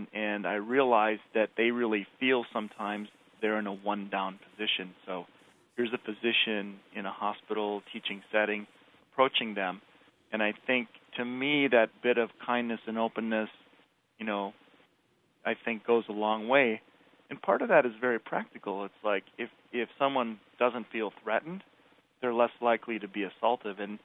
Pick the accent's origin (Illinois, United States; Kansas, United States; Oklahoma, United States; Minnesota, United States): Minnesota, United States; I grew up in Minnesota, went to undergrad there, and I went to med school at the University of Minnesota